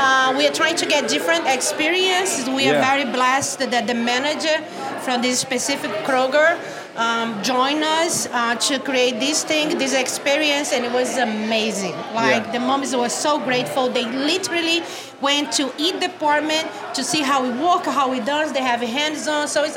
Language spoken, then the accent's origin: English; Brazil; English is a second language; I'm from Brazil. I'm Brazilian.